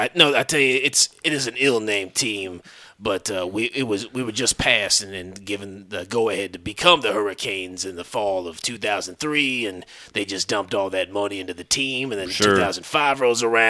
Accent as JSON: {"language": "English", "town": "New Orleans", "region": "Louisiana", "country": "United States", "tie": "born or raised there", "said": "Well, like I said, you know, growing up in New Orleans and down in the South, the only teams that are really available to me were the Houston Astros and the Marlins."}